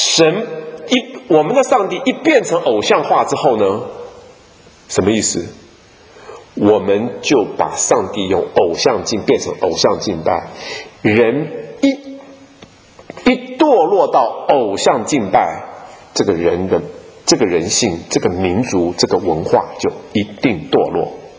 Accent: Taiwan; 我从台湾来的，在台湾常常到处都是庙宇

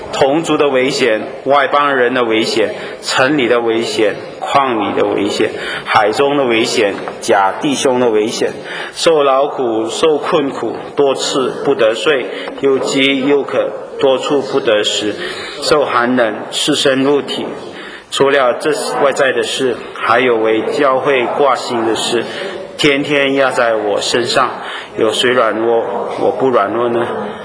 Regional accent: China; 就像我们中国人这样打一百大板

